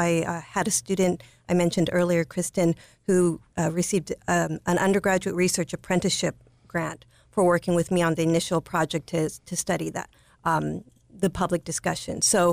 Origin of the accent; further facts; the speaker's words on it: California, United States; I grew up in California. And as a little girl, I remember the droughts.